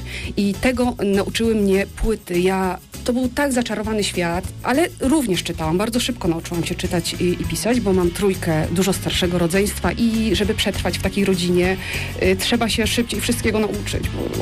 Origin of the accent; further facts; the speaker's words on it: Poznań, Greater Poland Voivodeship, Poland; moved away as an adult; also born or lived in Italy / Brazil; urodziłam się w Polsce, tutaj się wychowałam, skończyłam szkołę średnią i uczelnię właśnie w Poznaniu, historię sztuki, a potem zwiałam zwyczajnie, najpierw do Włoch, chyba 10 czy 11 lat we Włoszech mieszkałam, potem do Brazylii.